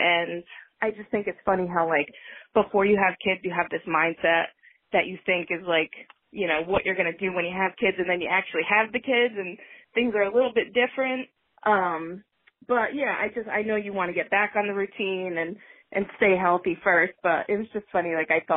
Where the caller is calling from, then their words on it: Connecticut, United States; I'm calling from Connecticut.